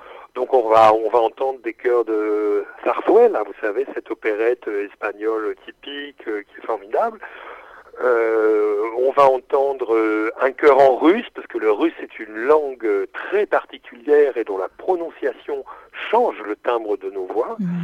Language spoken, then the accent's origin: French; Hauts-de-France, France; Moi, je suis du Nord, alors ça s'entend pas. Mais quand je suis arrivé à Paris, tout le monde me disait « Ah, dis donc, ça s'entend que tu es du Nord. » Parce que je parlais un peu comme ça.